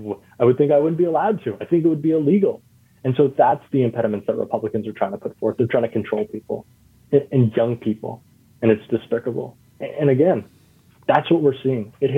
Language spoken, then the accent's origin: English; Florida, United States; You know, I grew up in Florida.